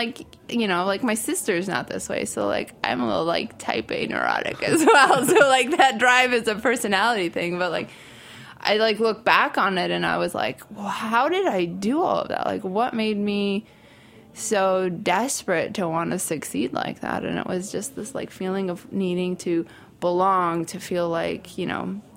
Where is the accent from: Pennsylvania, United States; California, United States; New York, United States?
California, United States; I'm from California. Yeah, we immigrated here in the 80s and we went to an enclave in Southern California where there's a lot of Zoroastrians, which is my community, and just grew up there